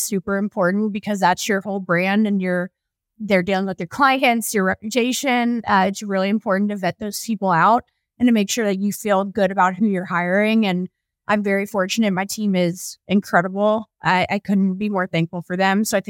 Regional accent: Louisville, Kentucky, United States; also born or lived in Lexington; I was born in Lexington, grew up in Louisville, and had a pretty solid childhood growing up.

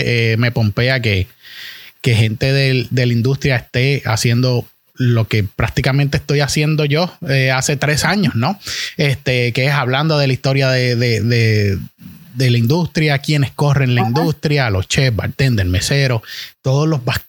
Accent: Manatí, Puerto Rico; Yo soy natural de Manatí.

